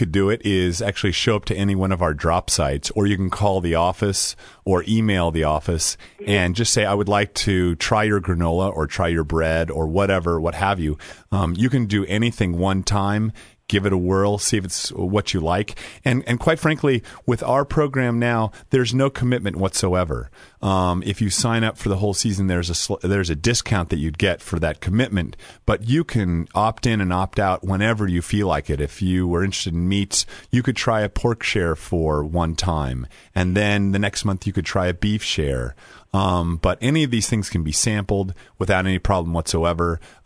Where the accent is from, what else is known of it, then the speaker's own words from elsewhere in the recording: Oregon, United States; now in Virginia, United States; I grew up in Oregon, but when I was here living in Virginia, moved to Virginia